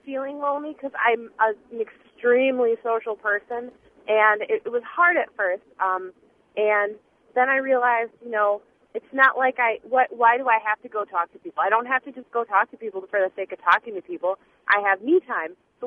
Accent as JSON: {"language": "English", "region": "Wisconsin", "country": "United States", "lives_now": "Texas, United States", "said": "I'm obviously from Wisconsin, but Texas is kind of far away."}